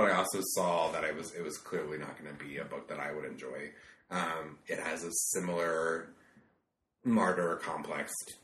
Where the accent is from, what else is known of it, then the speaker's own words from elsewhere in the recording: New Jersey, United States; I'm from New Jersey. I grew up in a trailer park.